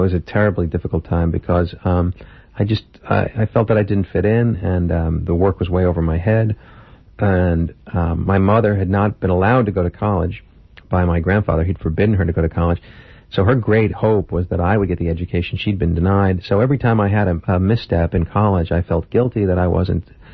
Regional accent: Manhasset, New York, United States; And it made my life problematic in my hometown because people always took a stance that I was going to put on airs with them when I went back to Manhasset

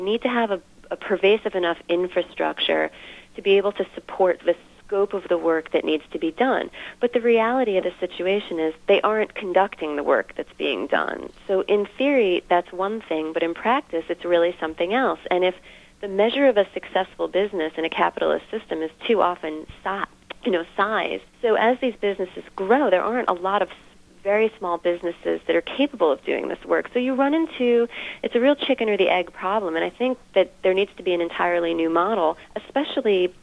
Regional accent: Brooklyn, New York, United States; Because from a Northeastern perspective, I grew up in Brooklyn.

